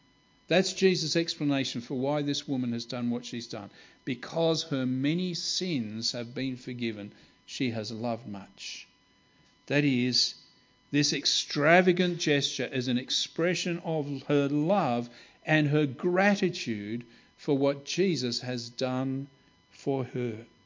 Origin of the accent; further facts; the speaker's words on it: Kenya; I grew up in Kenya in East Africa